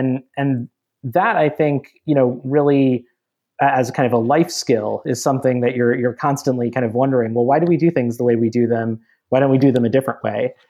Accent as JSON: {"language": "English", "region": "Minnesota", "country": "United States", "tie": "born or raised there", "also_born_or_lived": "Georgia", "said": "You know, I grew up largely in Minnesota and Georgia in areas that, you know, I wouldn't say were probably the most diverse in the country"}